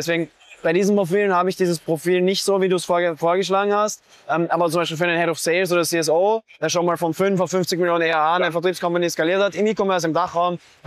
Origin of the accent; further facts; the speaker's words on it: Vienna, Austria; dass wir Wiener sind.